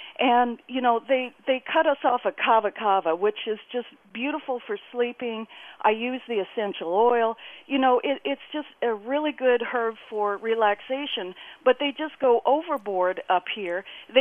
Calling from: Victoria, British Columbia, Canada; also born or lived in California; Hi, I'm calling from Victoria, B.C., and I used to live in California, and I'm moving back next year.

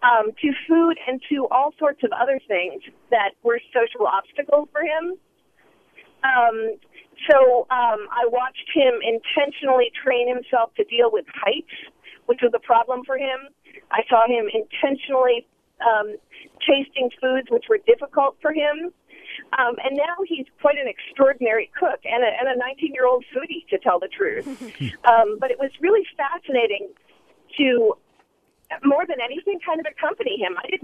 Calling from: Emeryville, California, United States; Hi, Michael … I'm calling from Emeryville.

